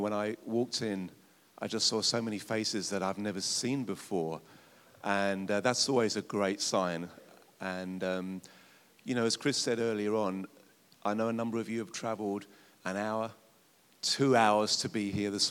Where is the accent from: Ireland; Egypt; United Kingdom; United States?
United Kingdom; England; And as an Englishman, I want to say welcome to our nation.